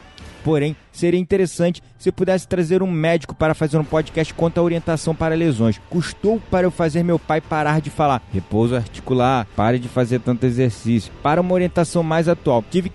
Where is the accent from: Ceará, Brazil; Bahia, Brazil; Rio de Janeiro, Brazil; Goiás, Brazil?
Rio de Janeiro, Brazil; now in Búzios, Brazil; tenho 42 anos, sou do Rio de Janeiro, mas moro em Búzios há 11 anos.